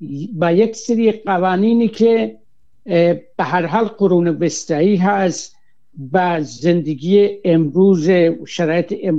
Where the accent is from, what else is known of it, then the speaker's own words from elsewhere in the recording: Iran; با عنوان کسی که از ایران اومدم اینجا